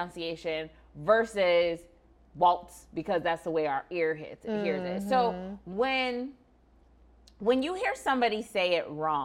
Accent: Midwest, United States; accent: Midwest; I'm from the Midwest, so I naturally said

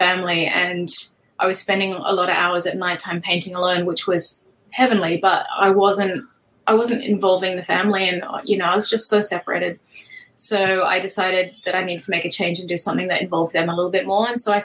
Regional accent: Australia; So I am an Australian contemporary painter.

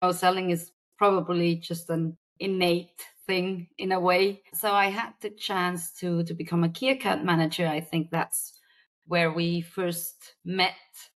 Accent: Switzerland; English is a second language; growing up in a multilingual environment, already my parents being Spanish, and I was born in Switzerland and raised here. So I was always exposed in a positive way to several languages, also in Switzerland anyway.

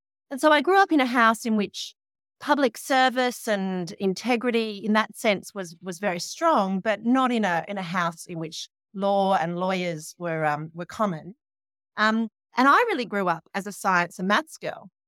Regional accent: Queensland, Australia; I'm a Queenslander. So I was doing law at UQ.

